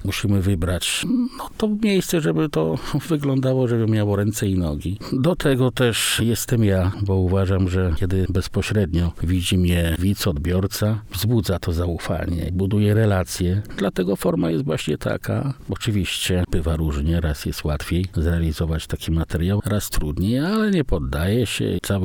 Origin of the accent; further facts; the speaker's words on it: Olsztyn, Warmian-Masurian Voivodeship, Poland; Jestem z Olsztyna, proszę Państwa, tu się urodziłem, tu mieszkam całe życie.